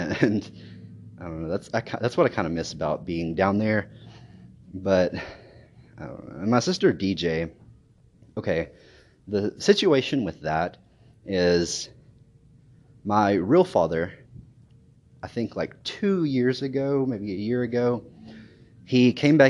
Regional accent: Paintsville, Kentucky, United States; I'm from Paintsville. I'm 23.

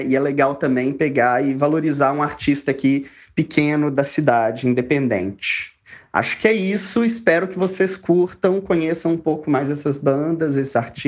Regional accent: Belo Horizonte, Minas Gerais, Brazil; Eu sou de Belo Horizonte, BH tem um carnaval maravilhoso, que tem, assim, sido incrível nos últimos anos.

